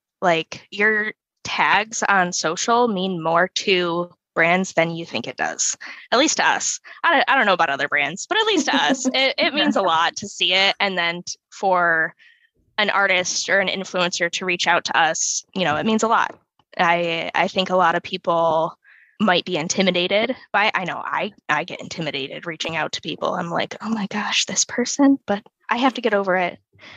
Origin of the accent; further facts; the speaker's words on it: Michigan, United States; I mean, I'm from Michigan where, you know, we have lakes everywhere. I always grew up going to lakes because we don't have oceans.